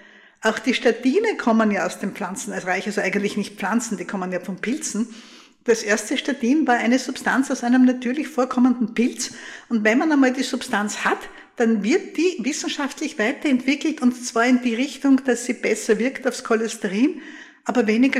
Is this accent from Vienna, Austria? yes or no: no; Graz, Styria, Austria; wo etwas passiert ist in meiner Heimatstadt Graz.